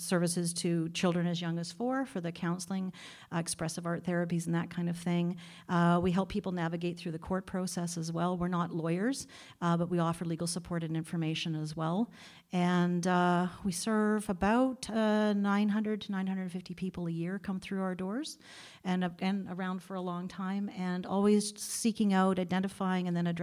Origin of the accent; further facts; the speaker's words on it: Canada; I'm from Canada, but I went to the States and did some work there